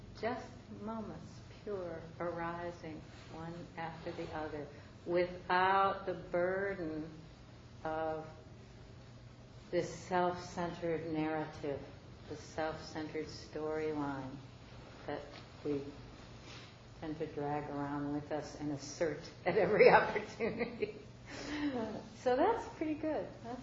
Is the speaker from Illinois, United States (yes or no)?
yes; Chicago, Illinois, United States; You know, I was born in 1949 in Chicago. You know, I grew up in the suburbs of Chicago.